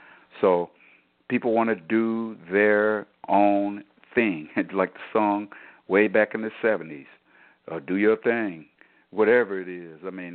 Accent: Michigan, United States; now in Florida, United States; I'm from Michigan, and I had lived in Michigan all my life until last year. I just moved to a warmer climate, which is the state of Florida.

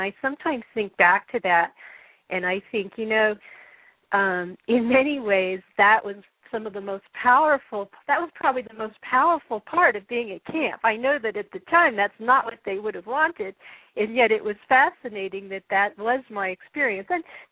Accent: Colorado, United States; because I grew up in Colorado.

